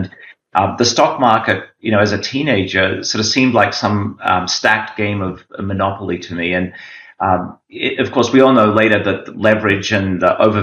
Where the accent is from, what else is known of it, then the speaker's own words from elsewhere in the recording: Australia; also born or lived in Papua New Guinea; I was actually born in Papua New Guinea. The first 6 years were there, and I grew up in Australia thereafter.